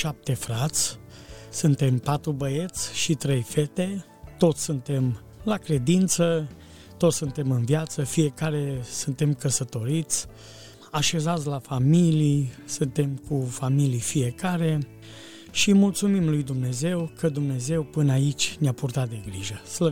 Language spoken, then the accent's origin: Romanian; Cluj-Napoca, Cluj County, Romania; vin din Cluj, din județul Cluj, din Biserica Pentecostală Someșul Rece, acolo prin Harul Domnului slujesc. M-am născut într-o familie de credincioși